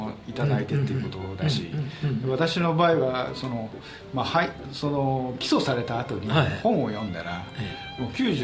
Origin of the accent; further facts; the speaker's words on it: Kansai, Japan; いやいや、私関西出身で